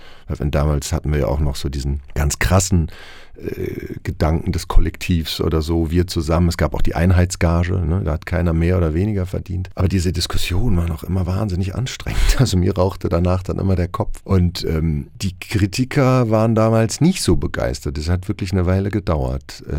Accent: Herdecke, North Rhine-Westphalia, Germany; Und ich war aber parallel in einem kleinen Laientheater bei uns in Herdecke.

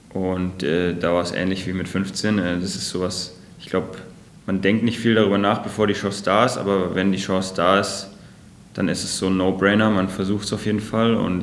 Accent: Schwenningen, Baden-Württemberg, Germany; Nee, ich komme aus Schwenning.

